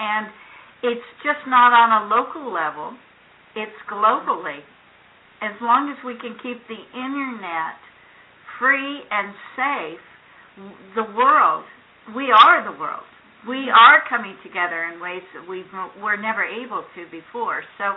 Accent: United States; I've taken off the label of being American

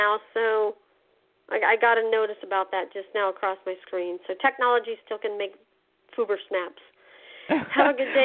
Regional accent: Wyoming, United States; I grew up in the West. I grew up in Wyoming, right by the states.

